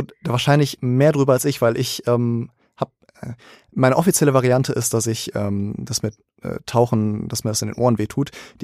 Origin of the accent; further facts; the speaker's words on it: Egypt; ich bin ja Ägypter